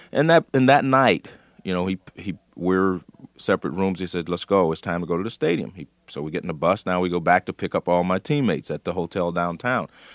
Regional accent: California, United States; well, I grew up in California, you know, as the old cliche goes, some of my best friends were white

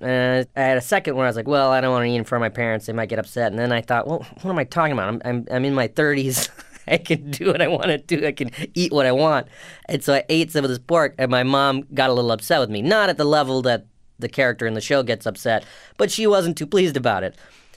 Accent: South Carolina, United States; I grew up in South Carolina, so it was kind of hard to participate in the religion because there is no mosque or anything like that.

